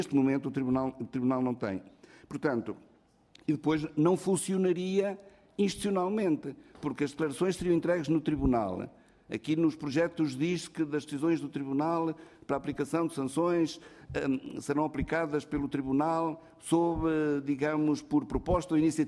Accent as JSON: {"language": "Portuguese", "region": "Bragança", "country": "Portugal", "said": "Eu, pessoalmente, acho que devia ser fora, de preferência em Bragança. É a minha terra."}